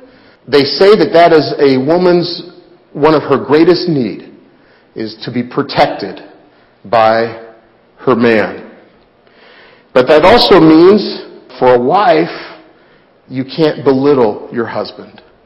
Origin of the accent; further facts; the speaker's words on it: Denver, Colorado, United States; I'm not just saying this because I was born in Denver and I grew up watching them.